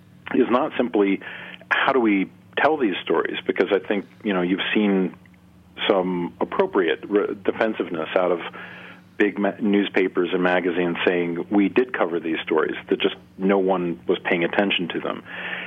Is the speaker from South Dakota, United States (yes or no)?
no; Nebraska, United States; Whether it's here in my home state of Nebraska, which has some intensely complex politics and regional divides